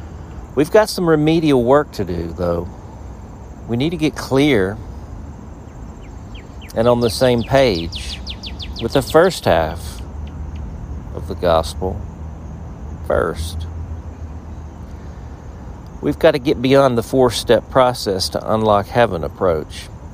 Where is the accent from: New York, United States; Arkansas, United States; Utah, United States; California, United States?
Arkansas, United States; Dumas; I grew up in Dumas, Arkansas, in a farming family, in a sleepy church, and with a heart to change the world.